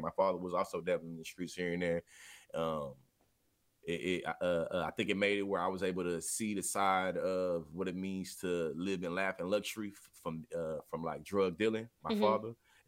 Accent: Bryan, Texas, United States; Yeah, I was born and raised in Bryan, Texas. About an hour and a half from Houston, Texas. Bryan College Station is probably what some of know it more as for me as the town that's right next to Texas A&M.

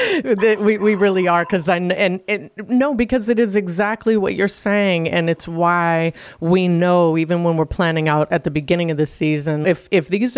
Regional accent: East Coast, United States; I'm from the East Coast, but we're pretty bad out there too.

